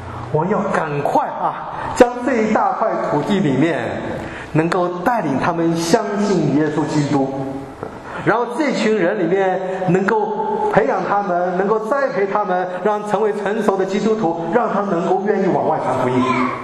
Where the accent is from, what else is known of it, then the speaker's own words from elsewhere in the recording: China; 并不是因为我们是中国人